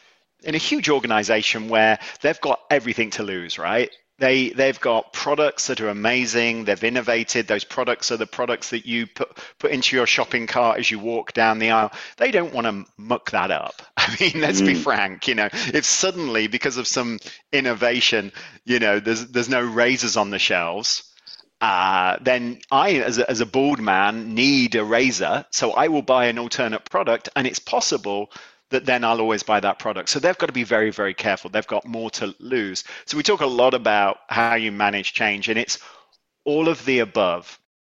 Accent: United Kingdom; now in Boston, United States; maybe because we're both British people living in Boston

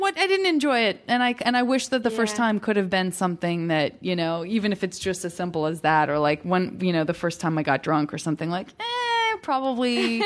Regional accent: Idaho, United States; Like, listen, I'm from Idaho

